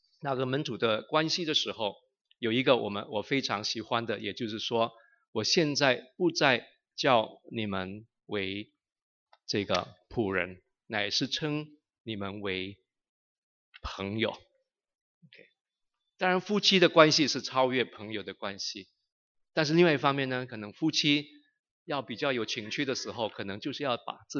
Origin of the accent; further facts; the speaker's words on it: Philippines; 像我们菲律宾话所说的